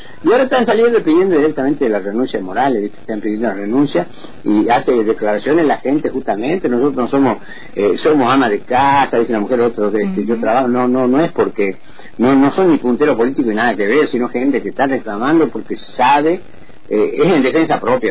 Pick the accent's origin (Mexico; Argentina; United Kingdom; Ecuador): Argentina; San Pedro, Jujuy; yo soy de San Pedro, Jujuy, ¿no es cierto? Estoy a 50 kilómetros, 50 y pico kilómetros de capital.